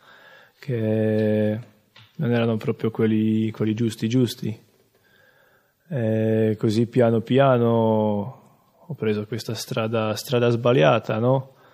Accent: Slovakia; Italian is a second language; ho 23 anni, vengo dalla Slovacchia.

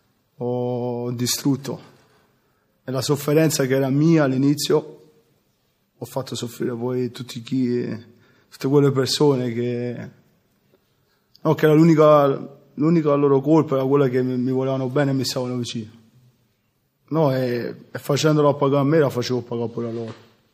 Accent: Salerno, Campania, Italy; ho 34 anni e sono di Salerno.

